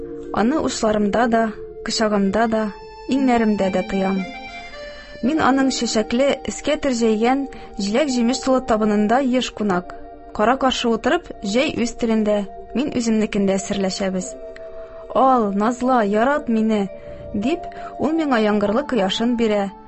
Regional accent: Zur Chynly, Tatarstan, Russia; минем туган ягым Чүпрәле районы Зур Чынлы авылы.

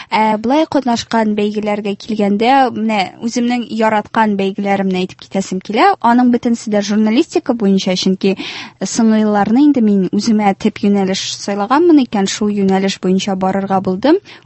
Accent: Arsk, Tatarstan, Russia; Әйе, мин Арчадан.

